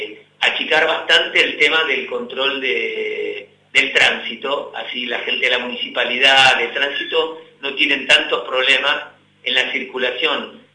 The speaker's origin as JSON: {"language": "Spanish", "region": "Buenos Aires", "country": "Argentina", "said": "nosotros somos de Buenos Aires"}